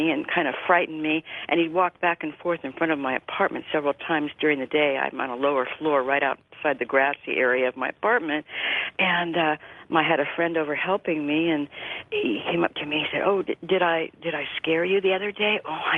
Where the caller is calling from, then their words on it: California, United States; I'm about 3 miles south of San Francisco.